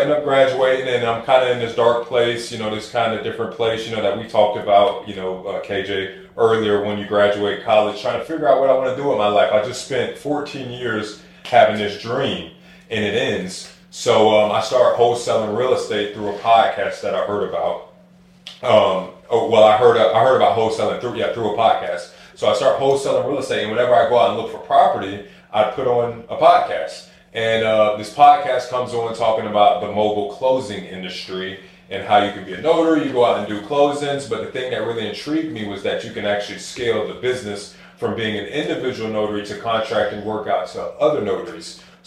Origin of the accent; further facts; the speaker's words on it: Palm Beach, Florida, United States; born there; So for me, growing up, I was all football. I was born in Palm Beach, Florida.